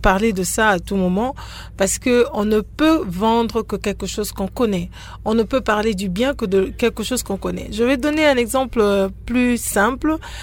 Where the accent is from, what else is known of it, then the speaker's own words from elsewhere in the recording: DR Congo; chez nous, on est congolais